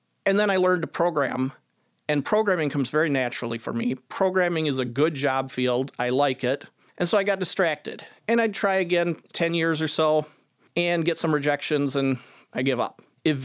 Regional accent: Byron Center, Michigan, United States; Actually, I was born and raised in Byron Center, which 50 years ago was pretty rural.

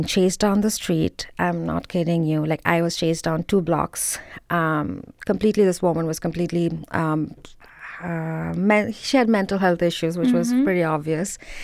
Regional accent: India; now in United States; Hannah, I came from India. I grew up seeing poverty. I had 5 maids in my house when I was growing up, right?

